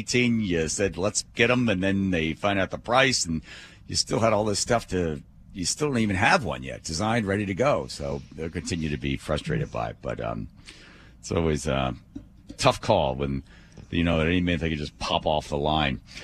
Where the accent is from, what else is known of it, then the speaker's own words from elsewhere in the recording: United States; It's one of the luxuries of being an American.